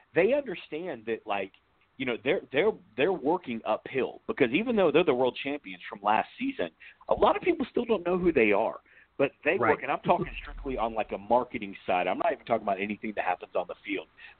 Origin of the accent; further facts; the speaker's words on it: the South, United States; Born and raised in the South, I never really got into hockey.